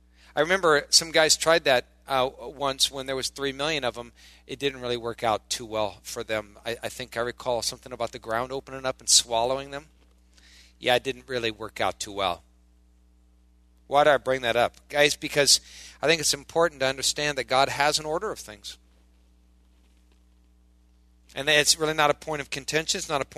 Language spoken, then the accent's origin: English; Iowa, United States; I'm the guy from Iowa. I'm someone supposed to be bored, right? You know, what do I know? It's cornfields. Maybe that was enough. You know, 18 years